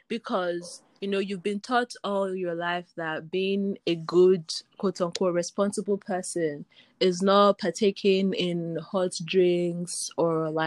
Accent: Nigeria; It's hard, I think, being a Nigerian.

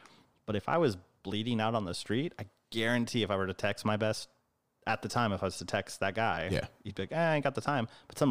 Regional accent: California, United States; Yeah, around here, and then little stint in foster care too. So I've been up and down the state as well.

